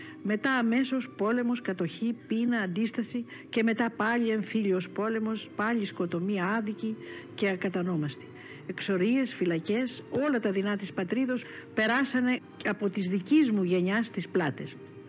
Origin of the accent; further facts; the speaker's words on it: Aitoliko, Western Greece, Greece; Γεννήθηκα στο Αιτωλικό του Μεσολογγιού. Το Αιτωλικό είναι ένα μικρό νησάκι που το συνδέουν με τη στεριά δύο μακριά πέτρινα γεφύρια με πολλές μικρές τοξωτές καμάρες.